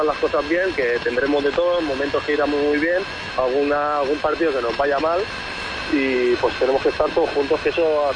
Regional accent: La Vall d'Uixó, Valencian Community, Spain; vengo de un pueblo de Castellón, la Vallduisó, que yo empecé a jugar ahí de niño

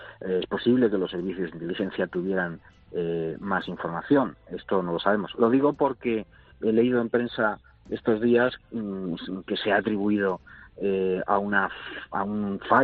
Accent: Ceuta, Spain; Sí, sí, yo soy caballa. No solo nací en Ceuta, sino...

